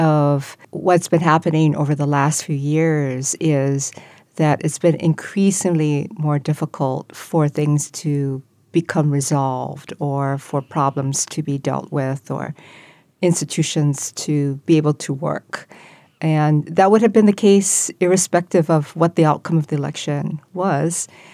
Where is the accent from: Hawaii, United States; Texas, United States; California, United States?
Hawaii, United States; I think that growing up in Hawaii, that this is a place, the island mentality essentially, right